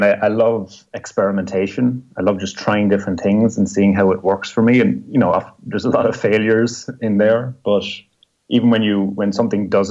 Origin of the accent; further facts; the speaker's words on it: Ireland; And I'm from Ireland, but I was working a job in the US, in the United States, for 3 years.